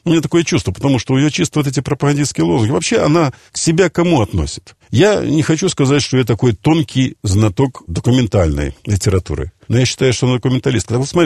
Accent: Minsk, Belarus; я вообще-то коренной мещанин. Значит, дело не в этом, я здесь родился, в Минске.

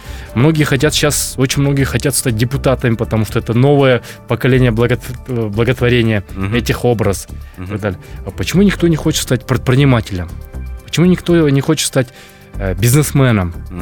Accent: Temirovka, Issyk-Kul Region, Kyrgyzstan; Исыкуль, село Темировка. Да, вот, население 8 тысяч, немаленькое.

